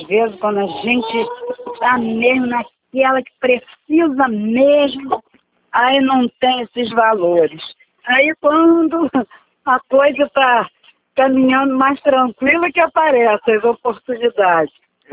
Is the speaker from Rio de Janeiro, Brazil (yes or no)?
yes; Itaboraí, Rio de Janeiro, Brazil; Eu sou de Itaboraí.